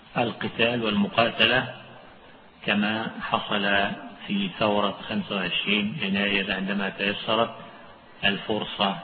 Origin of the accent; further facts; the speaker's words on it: Egypt; ومن الأصول التكفير في الجمهورية عندنا في مصر